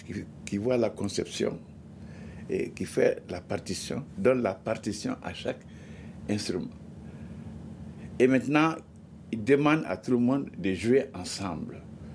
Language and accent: French; Cuba; moved away; Et quand je suis venu de Cuba